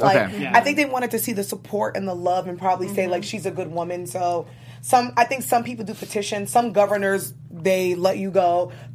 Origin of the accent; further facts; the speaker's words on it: New York, United States; Because I'm from New Yorker.